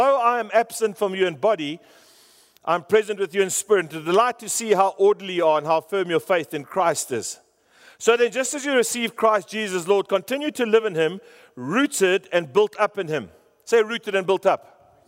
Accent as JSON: {"language": "English", "town": "Pretoria", "region": "Gauteng", "country": "South Africa", "tie": "born or raised there", "said": "When I grew up in Pretoria, this is how we worshiped."}